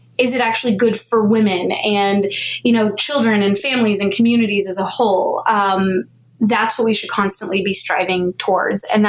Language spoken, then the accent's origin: English; Texas, United States; Growing up in Texas, especially, you're kind of told that if you're pro-life, you have to vote Republican.